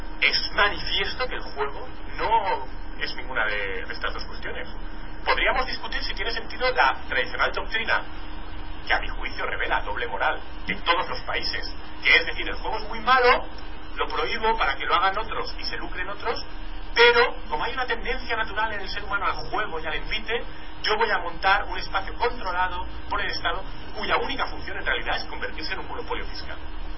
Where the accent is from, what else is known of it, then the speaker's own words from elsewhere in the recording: Spain; Y yo en eso soy muy español. Entonces yo, mientras escuchaba el profesor Ibles, que me ha interesado muchísimo su reflexión, yo pensaba, como español que soy, vaya curre que hay ahí, ¿y para qué?